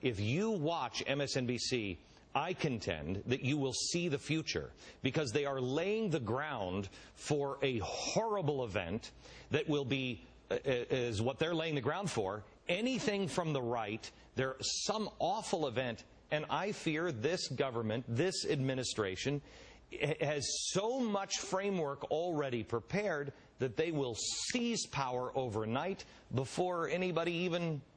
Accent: United States; I'm an American. I'm speaking to you as an American.

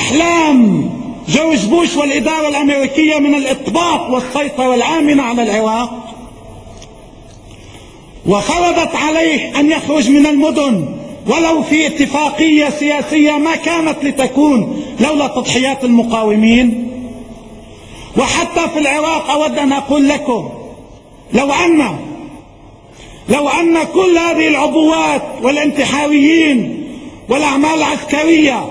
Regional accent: Lebanon; نحن سنردع كلبنانيين العدو

